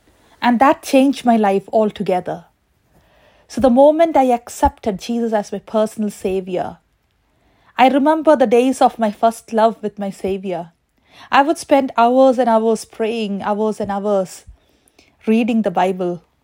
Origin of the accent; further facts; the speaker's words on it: Shillong, Meghalaya, India; I grew up in Shillong, which is the northeast part of India, where both my parents were in military service